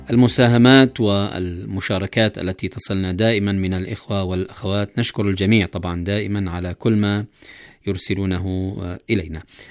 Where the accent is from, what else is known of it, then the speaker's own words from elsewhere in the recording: Yemen; من أجل إحياء السلام مرة أخرى في بلدنا اليمن